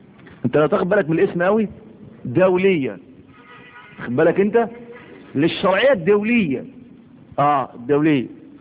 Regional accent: Egypt; عشان يركب عندنا في مصر هنا

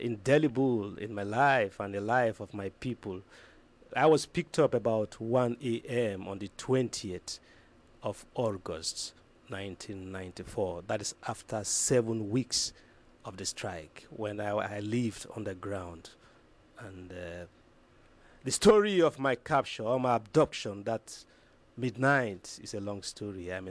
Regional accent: Warri, Delta, Nigeria; where I was born in Warri, in the Delta State of Nigeria. I was brought up in the coastal area, and I was born there, the oil district of Nigeria.

